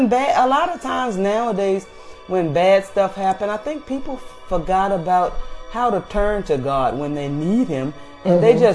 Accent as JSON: {"language": "English", "region": "Virginia", "country": "United States", "said": "She's a country girl like me. I'm from Virginia."}